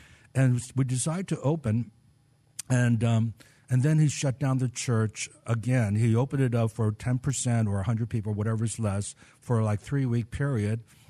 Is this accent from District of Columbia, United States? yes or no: yes; Washington, District of Columbia, United States; born or raised there; also born or lived in Maryland